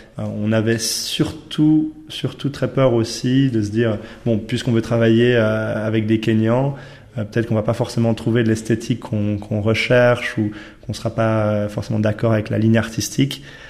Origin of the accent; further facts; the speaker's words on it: Neuchâtel, Switzerland; on voulait aussi avoir une composante neuchâteloise, parce qu'on est, on est neuchâtelois